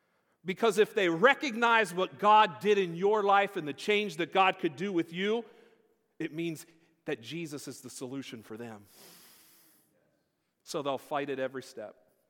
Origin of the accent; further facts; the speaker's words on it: Red Lion, Pennsylvania, United States; I grew up in Red Lion. Some of y'all know that.